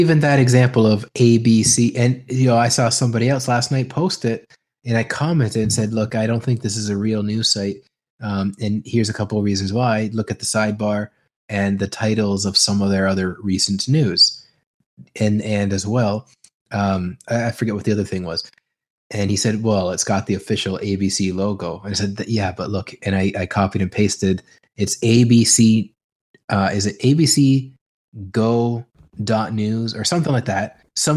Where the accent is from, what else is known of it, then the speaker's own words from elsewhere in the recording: Canada; I don't know if that's because I'm Canadian or I'm weird